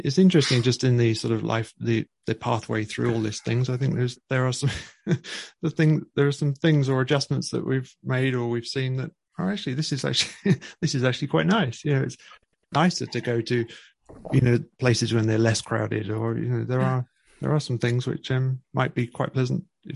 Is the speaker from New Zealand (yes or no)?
no; United Kingdom; now in United States; I have my parents are in the UK where I'm from in my hometown.